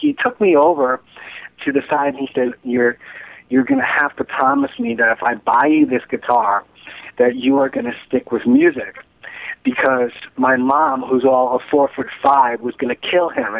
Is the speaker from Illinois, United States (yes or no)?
no; New York, United States; Well, I'm a New Yorker, and we were going to see … on his 83rd birthday